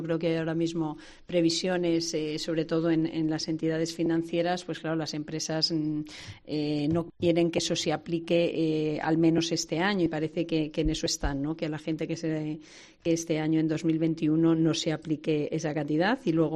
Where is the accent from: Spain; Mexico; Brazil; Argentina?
Spain; somos muchos los españoles